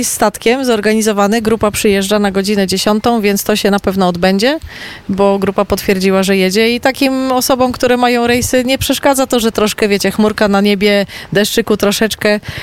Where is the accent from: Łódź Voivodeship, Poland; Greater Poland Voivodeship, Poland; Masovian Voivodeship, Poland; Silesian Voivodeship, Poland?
Silesian Voivodeship, Poland; Gliwice; Tak, ja pochodzę z Gliwic